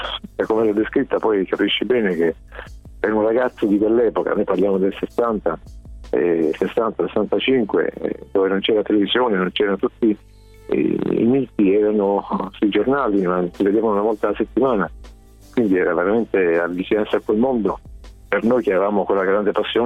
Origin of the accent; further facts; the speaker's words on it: Apulia, Italy; io sono pugliese ma con una madre piemontese e quindi per me andare a Torino era quasi un tornare a casa.